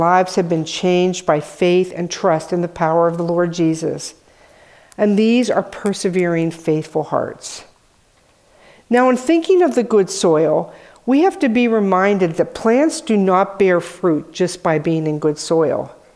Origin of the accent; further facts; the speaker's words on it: Pennsylvania, United States; Now, someone who lives inland, and I'm from Pennsylvania, I didn't live near water